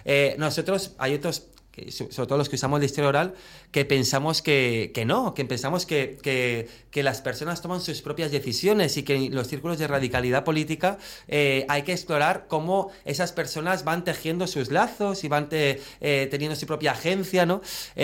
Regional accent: Catalonia, Spain; como español, yo me siento catalán y me siento español

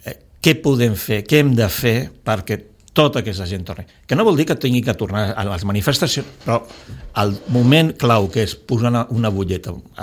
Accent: Catalonia, Spain; Som catalans.

